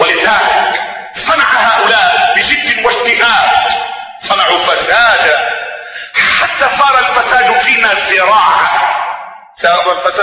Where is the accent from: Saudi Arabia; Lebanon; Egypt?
Egypt; أنا مصري، أنا مصري، أنا من العالم المتخلف. مصر دولة متخلفة.